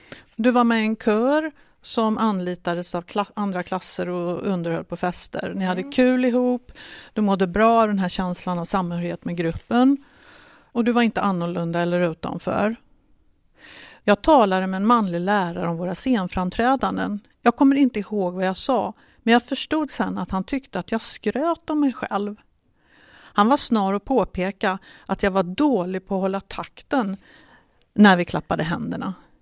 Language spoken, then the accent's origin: Swedish; the South, United States; accent: Southern US; first language en; Swedish is a second language; now in Sweden; Jag kvävde min sydstatsdialekt och blev någon annan när jag talade mitt modersmål.